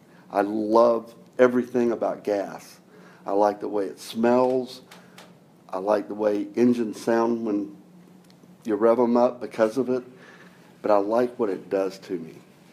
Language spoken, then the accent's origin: English; Jacksonville, Florida, United States; I grew up in Florida, Jacksonville, Florida.